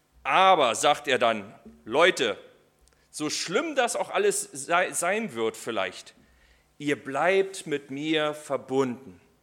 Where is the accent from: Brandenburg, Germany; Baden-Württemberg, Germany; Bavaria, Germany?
Brandenburg, Germany; Ich war mal in Großstädten, da fahre ich wie ein Verrückter, weil ich komme ja aus der Uckermark. Hier sind ja kaum Autos, kaum Gefahr, kein Problem.